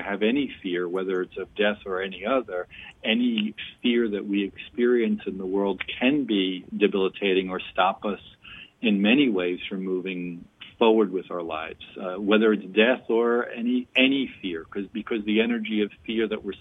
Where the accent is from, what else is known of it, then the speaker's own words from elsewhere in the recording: Huntington, New York, United States; So once again, as Elizabeth said … I am from Huntington, Long Island, New York.